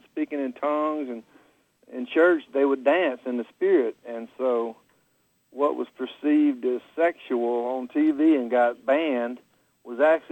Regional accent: Tupelo, Mississippi, United States; who lives in my hometown, Tupelo, Mississippi, you know, he went to all the different kinds of churches, too

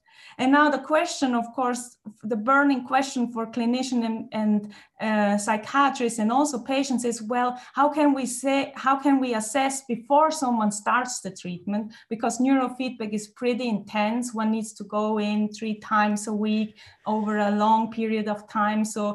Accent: Switzerland; I think first of all, I'm from Switzerland, okay.

